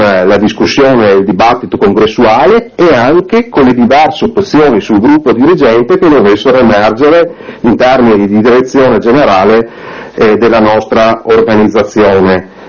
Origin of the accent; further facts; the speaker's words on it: Veneto, Italy; io vengo dal Veneto